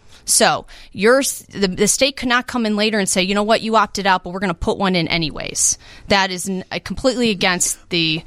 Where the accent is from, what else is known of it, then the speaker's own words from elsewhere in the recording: Naperville, Illinois, United States; When I was growing up in Naperville, what you saw in downtown Naperville was a lot of family shops